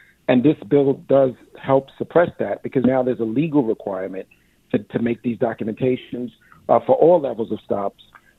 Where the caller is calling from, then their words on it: East Flatbush, New York, United States; I'm calling from East Flatbush. I'm a recently retired NYPD lieutenant